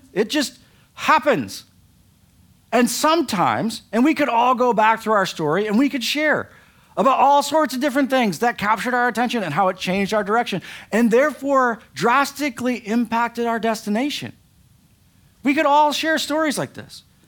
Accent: Kalamazoo, Michigan, United States; born there; also born or lived in Tuscaloosa / Scranton; now in Hoboken, United States; I was born in Kalamazoo, Michigan. I lived in Tuscaloosa, Alabama. And now I live in Hoboken.

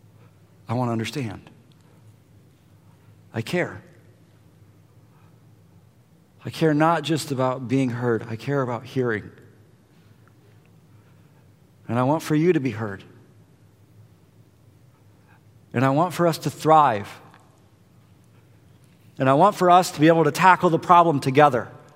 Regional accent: Michigan, United States; and I'm this kid from Michigan, and now I'm here in the midst of this

